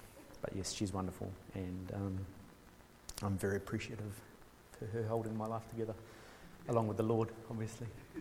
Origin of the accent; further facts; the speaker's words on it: Hawke's Bay, New Zealand; So I grew up in Hawke's Bay for most of my younger life, watching baptisms on the bank of the Tukituki River.